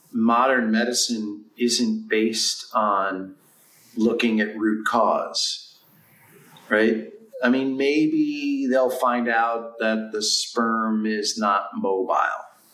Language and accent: English; New York, United States; because, you know, I'm a New Yorker and New Yorkers sometimes have some sarcasm.